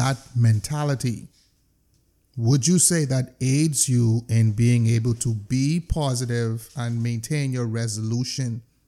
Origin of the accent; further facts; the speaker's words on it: New Providence, Bahamas; that's not to speak out against people from New Providence, because I'm from New Providence.